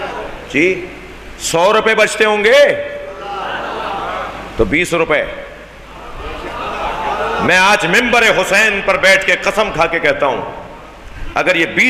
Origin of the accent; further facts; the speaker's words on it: Pakistan; میں پاکستانی ہوں۔ میں تو عربی اور فارسی بھی اردو لہجے میں بولتا ہوں، تاکہ عربیوں کو اور فارسیوں کو پتا چلے کہ میں فارسی بول رہا ہوں مگر پاکستانی ہوں۔